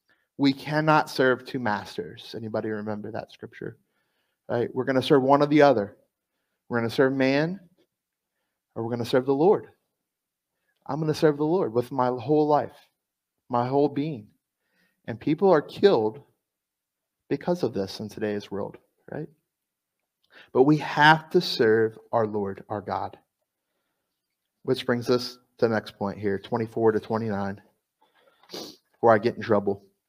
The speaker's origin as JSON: {"language": "English", "country": "United States", "said": "Now, I'm an American. I'm proud to be one, right?"}